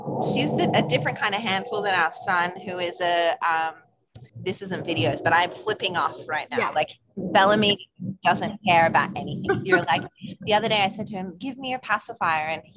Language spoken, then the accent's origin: English; Australia; I'm from Australia, but it isn't for me.